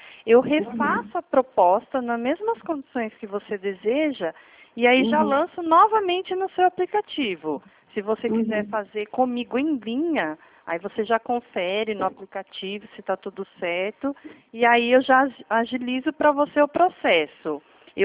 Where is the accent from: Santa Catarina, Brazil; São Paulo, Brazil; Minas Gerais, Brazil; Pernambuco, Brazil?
São Paulo, Brazil; Eu sou de São Paulo